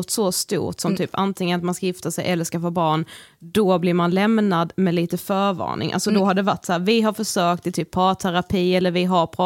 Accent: Karlshamn, Blekinge, Sweden; now in Stockholm, Sweden; när vi kommer från Karlshamn liksom, det är ändå som att Stockholm är som flera Karlshamn.

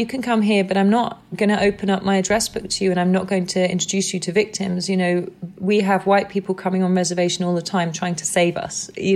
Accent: England, United Kingdom; I'm from England and I am privileged and protected to be

